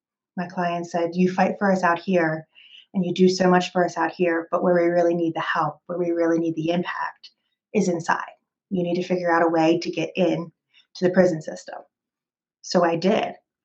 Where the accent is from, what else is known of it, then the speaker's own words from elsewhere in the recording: Baltimore, Maryland, United States; So I grew up in Baltimore, Maryland, and I spent time pretty much all around different areas in Maryland.